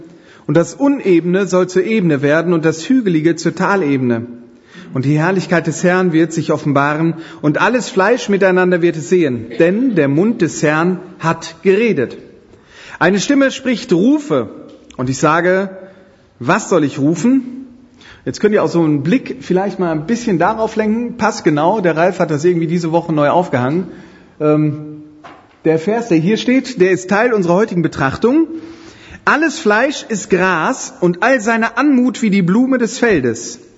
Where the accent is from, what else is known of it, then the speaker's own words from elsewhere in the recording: Düsseldorf, North Rhine-Westphalia, Germany; Ich arbeite in Köln, das als Düsseldorfer.